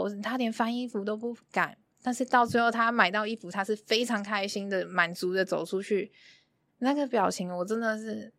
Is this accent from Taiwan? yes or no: yes; Taiwan; 我就想说为什么我们台湾人不行。